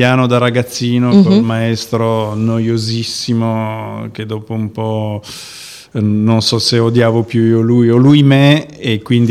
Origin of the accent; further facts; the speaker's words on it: Turin, Piedmont, Italy; born there; Io sono torinese di nascita e, nonostante abbia girato parecchio più possibile nel mondo, comunque vivo e lavoro a Torino di base. Ultimamente condivido un po' la mia esistenza fra Torino e Berlino